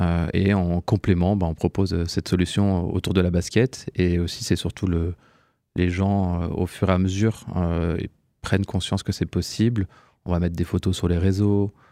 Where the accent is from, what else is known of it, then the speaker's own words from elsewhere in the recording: Nancy, Grand Est, France; j'ai 32 ans, je suis originaire de Nancy